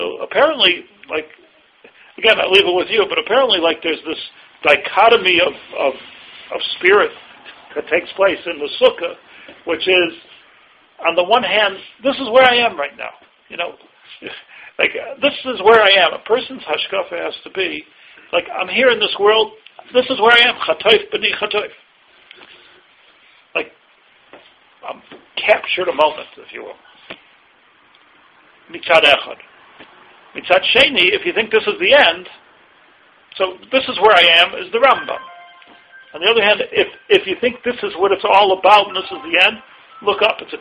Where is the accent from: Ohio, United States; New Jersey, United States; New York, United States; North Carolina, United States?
New York, United States; Buffalo; I grew up in Buffalo, New York. Snow in the sukkah every day.